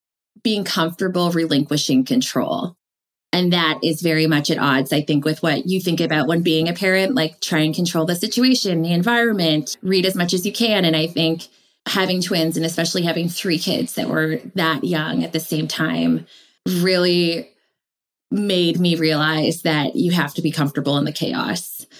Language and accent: English; Toronto, Ontario, Canada; I'm from Toronto. I'm from Canada.